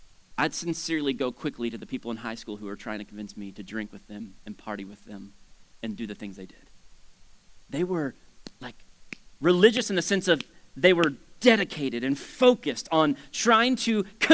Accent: Florida, United States; moved away as an adult; I grew up in South Florida. My wife and I both, we met down there and grew up down there and moved here in 2001.

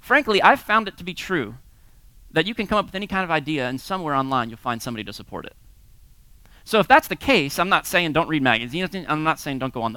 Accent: Florida, United States; I grew up surfing in Florida, but stopped surfing because of Jaws movies

